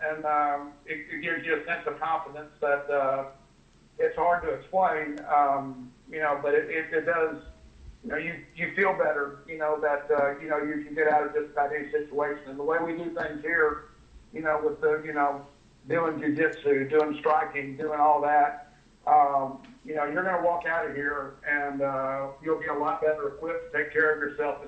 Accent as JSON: {"language": "English", "town": "Houston", "region": "Texas", "country": "United States", "tie": "born or raised there", "said": "when I was a basketball player, you know, I grew up in Houston, you know"}